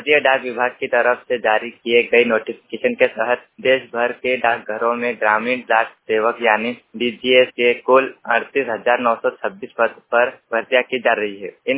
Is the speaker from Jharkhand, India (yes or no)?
no; Anjrata, Uttar Pradesh, India; बड़ौनी जिले के ग्राम पंचायत अंजराटा का निवासी हूँ।